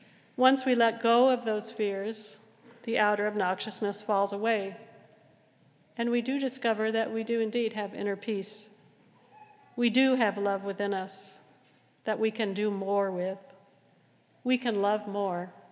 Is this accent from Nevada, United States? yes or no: no; California, United States; He comes from my home state of California, and he's a celebrity chef in Los Angeles.